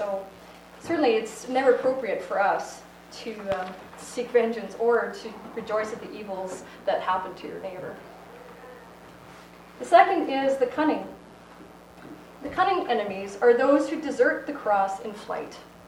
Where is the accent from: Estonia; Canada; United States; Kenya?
Canada; As a Canadian